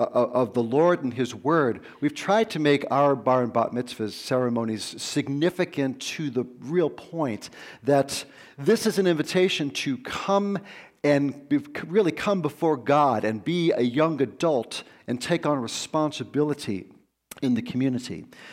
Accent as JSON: {"language": "English", "region": "New York", "country": "United States", "tie": "born or raised there", "said": "I grew up in New York, as I said. I grew up going to synagogue, and not every week, but you know, enough that it was a part of my ethnicity and my religious background."}